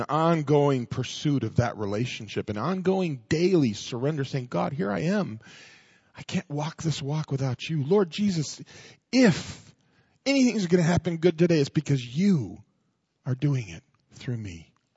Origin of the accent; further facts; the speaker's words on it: Mexico; I'm from Mexico, and I thought it was okay